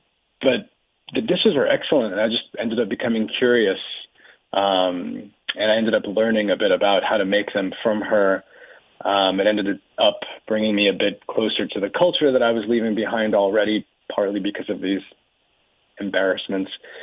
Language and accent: English; Belarus; we're from Belarus, she's from Ukraine.